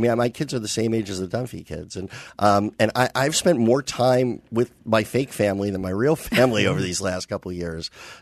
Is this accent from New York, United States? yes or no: yes; New York, United States; I grew up in New York.